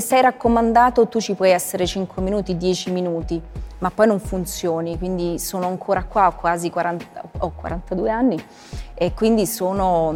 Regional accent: Basilicata, Italy; moved away; Io sono arrivata dalla provincia e quando sono arrivata a Roma ero, cioè mi dicevano di dove sei? Io dicevo sono lucana, bella Lucca. Dovevo spiegare dove fosse ubicata la Basilicata

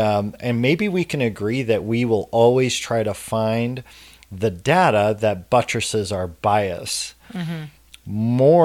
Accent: Salem, Oregon, United States; And being, you know, growing up in the Salem, Portland area, half of my upbringing, I, you know, have an affinity for that community.

